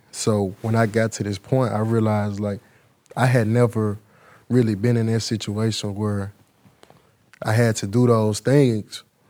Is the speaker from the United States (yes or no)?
yes; Memphis, Tennessee, United States; You growing up in Memphis, this is how you want to do, cop the new J's.